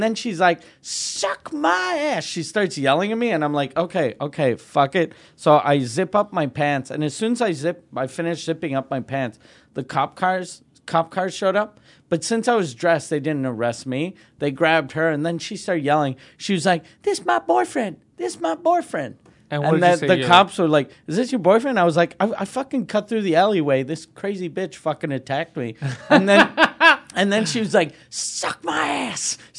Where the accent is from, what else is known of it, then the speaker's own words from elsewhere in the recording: Quebec City, Quebec, Canada; and I'm from Quebec City